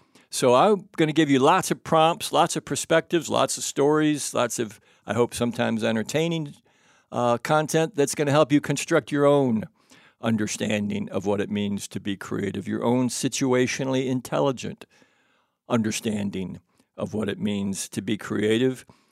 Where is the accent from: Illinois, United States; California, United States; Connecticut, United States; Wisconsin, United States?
Illinois, United States; Country Club Hills; also born or lived in Mississippi; I was born in Mississippi, but I spent the years of about 5 to what, probably about 14, in a brand new little town called Country Club Hills. There were no country clubs and there were no hills. It was northern Illinois, about 60 miles southwest of Chicago.